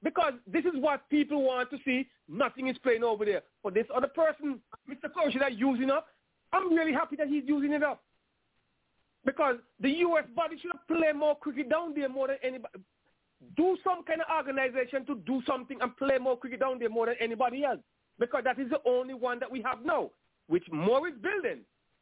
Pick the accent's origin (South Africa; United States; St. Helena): St. Helena; Ladder Hill; Let me talk for Ladder Hill itself, because I'm from Ladder Hill.